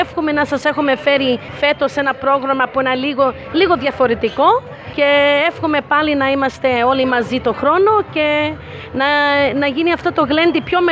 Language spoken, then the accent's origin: Greek; Melbourne, Victoria, Australia; now in Canberra, Australia; είμαι καινούρια στην Καμπέρα. Είμαι από τη Μελβούρνη. Έχω τώρα 3 χρόνια εδώ στην Καμπέρα